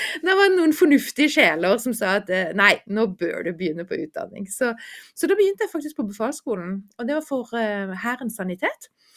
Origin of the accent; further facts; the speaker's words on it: Kristiansand, Agder, Norway; Jeg har vokst opp i Kristiansand, og bodde da på en liten fjelltopp, så jeg begynte å klatre.